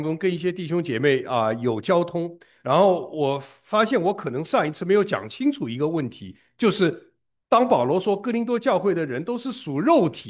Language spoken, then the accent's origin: Chinese; China; 我们都很熟悉，我们中国人很实际哈